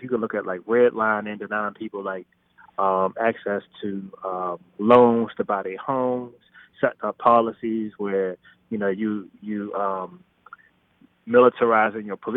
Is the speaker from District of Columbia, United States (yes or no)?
yes; Washington, District of Columbia, United States; Yes, I grew up in Washington, D.C., Northeast, around, I guess, late 80s, early 90s was the time I was there.